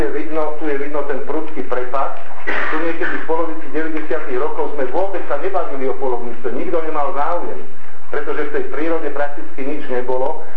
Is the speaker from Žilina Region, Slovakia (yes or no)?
yes; Žilina Region, Slovakia; u nás na Slovensku napríklad Žilinský kraj, odkiaľ ja som